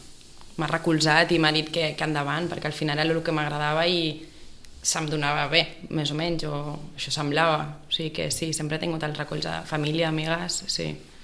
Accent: Sitges, Catalonia, Spain; però tothom que sap que soc de Sitges.

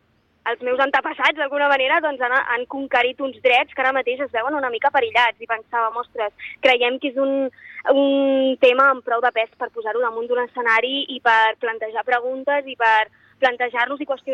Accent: Vilanova i la Geltrú, Catalonia, Spain; jo estic molt contenta de venir a Sitges, perquè jo soc de Vilanova i la Geltrú

